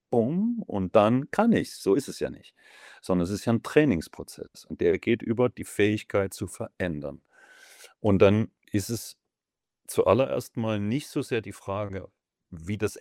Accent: Germany; Ich komme ja auch aus der DDR und bin folglich auch viel in Brandenburg urlaubsmäßig mit der Familie groß geworden

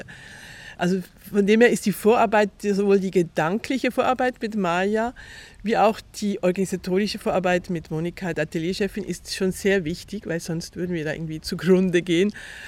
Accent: Switzerland; now in France; ich bin Schweizerin, hört man auch. Ich lebe inzwischen in Frankreich, habe in Wien studiert, also relativ europaweit unterwegs.

